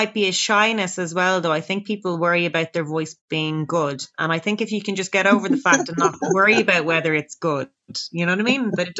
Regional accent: Dublin, Leinster, Ireland; accent: Dublin; And I always sing them in a Dublin accent and really like confuse everyone.

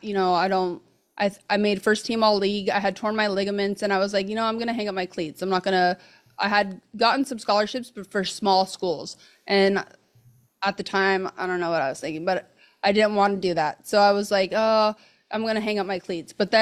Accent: California, United States; yeah, so I grew up in the Bay Area.

